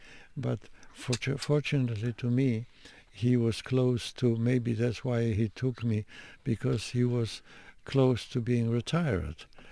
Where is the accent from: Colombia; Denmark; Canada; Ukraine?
Denmark; Yes, because I came from Denmark.